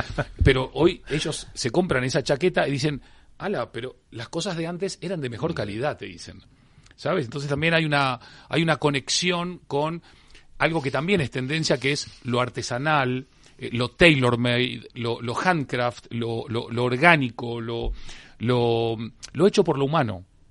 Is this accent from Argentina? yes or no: yes; Argentina; como soy argentino voy a usar más de una palabra